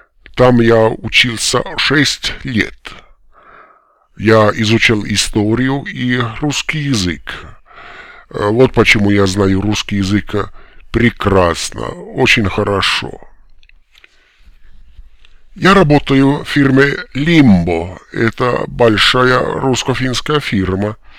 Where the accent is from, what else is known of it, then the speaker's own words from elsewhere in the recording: Oulu, North Ostrobothnia, Finland; Russian is a second language; moved away as an adult; now in Saint Petersburg, Russia; По национальности я финн, мне 42 года. Мой родной город Оулу, а сейчас я живу в Петербурге.